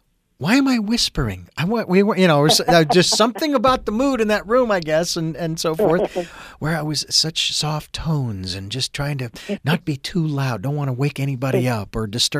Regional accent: Phoenix, Arizona, United States; I grew up, I was born and raised in Phoenix and in the suburbs of Phoenix, Arizona, you know, in the middle of the city

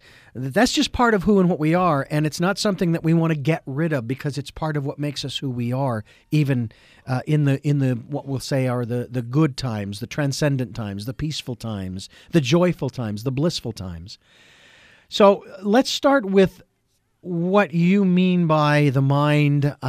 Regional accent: Phoenix, Arizona, United States; Remember, I'm from Phoenix, Arizona, where it was always over 195.

